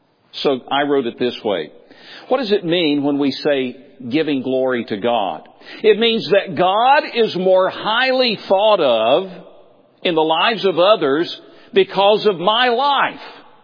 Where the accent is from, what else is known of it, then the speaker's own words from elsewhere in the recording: Tennessee, United States; I grew up in East Tennessee, and we still, because of the isolation of the mountains, we still have a lot of old English Elizabethan expressions.